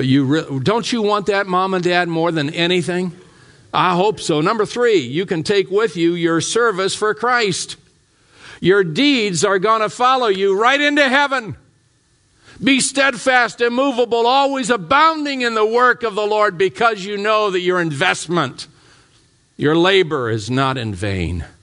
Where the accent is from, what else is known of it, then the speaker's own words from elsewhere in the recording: Ohio, United States; I still remember growing up in Ohio and had two uncles.